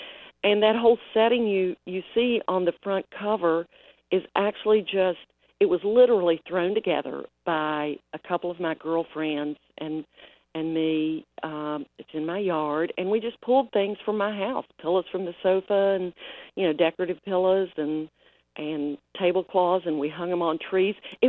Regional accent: West Virginia, United States; growing up in West Virginia.

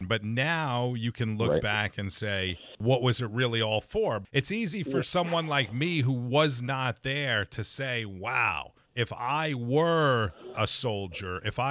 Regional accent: United States; As an American citizen, though, that watched this for 20 years

